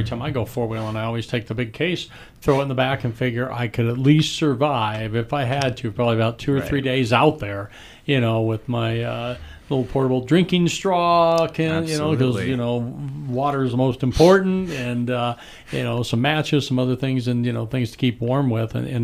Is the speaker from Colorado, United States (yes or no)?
yes; Colorado, United States; I was born and raised in Colorado. I've been in Durango only 39 years.